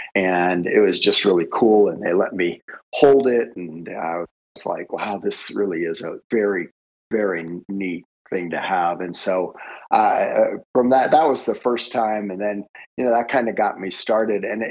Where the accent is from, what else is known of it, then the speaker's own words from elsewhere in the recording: Miami, Florida, United States; I grew up in South Florida, so specifically Miami.